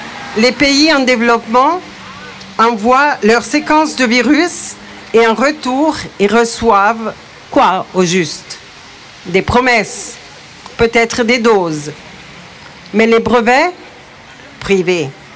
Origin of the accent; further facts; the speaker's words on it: Ticino, Switzerland; accent: Ticinese; Veuillez excuser un peu mon petit accent tessinois.